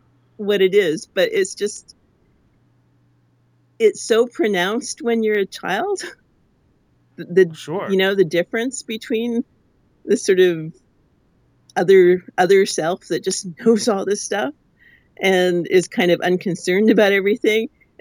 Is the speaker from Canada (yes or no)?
yes; Winnipeg, Manitoba, Canada; I mean, I grew up in Winnipeg, so winter is like 6 months of the year